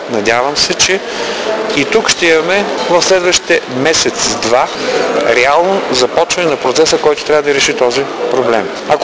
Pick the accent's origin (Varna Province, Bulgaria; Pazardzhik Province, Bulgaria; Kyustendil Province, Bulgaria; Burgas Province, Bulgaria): Varna Province, Bulgaria; Varna; Тук мога да добавя и личното си убеждение, че като варненец